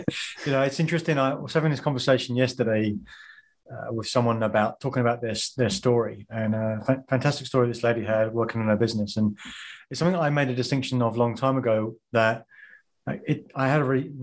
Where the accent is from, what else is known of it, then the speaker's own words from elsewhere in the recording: England, United Kingdom; growing up in England, I worked for almost 20 years in the banking world, all over the world. I've lived in three continents and five locations